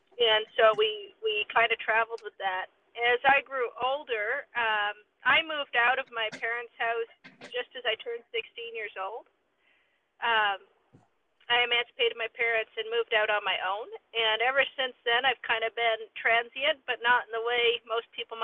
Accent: Portland, Maine, United States; born there; So I lived in, I was born in Portland. But my parents, my mother's from Scarborough and my father is from Sanford.

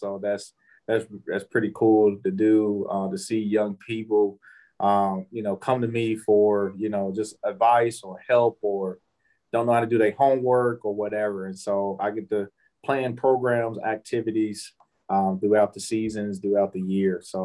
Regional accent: Louisville, Kentucky, United States; also born or lived in Cincinnati; now in Bowling Green, United States; I'm originally from Louisville. I grew up in Louisville for quite some time. Well, take that back. I'm really from Cincinnati, Ohio, but I lived in Louisville.

